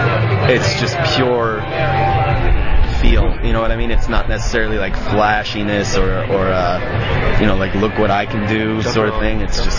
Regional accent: New Jersey, United States; I'm from New Jersey, I was playing in metal bands

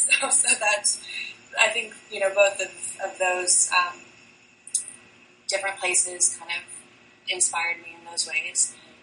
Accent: Texas, United States; also born or lived in Trinidad / England; we moved, I guess, like 9 times in 7 years, and I was born in Texas, and I lived there until I was about 11. And then we moved to the Caribbean, to Trinidad, and we lived there for 2 years.

